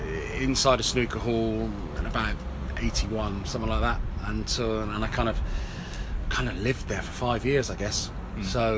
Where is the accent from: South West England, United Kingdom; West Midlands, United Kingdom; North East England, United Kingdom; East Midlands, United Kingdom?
South West England, United Kingdom; But I came from Cornwall had a real stronghold